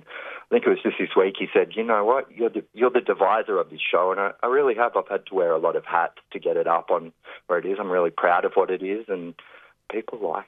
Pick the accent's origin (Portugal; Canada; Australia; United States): Australia; Byron Bay, New South Wales; Tough childhood, growing up in Byron Bay with parents that had the typical dysfunction, maybe a bit more dysfunctional than normal